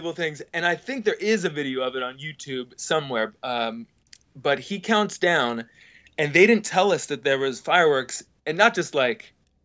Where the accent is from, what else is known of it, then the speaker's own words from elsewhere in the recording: Philadelphia, Pennsylvania, United States; So this is … speaking. I'm from Philly and the surrounding areas of Philly.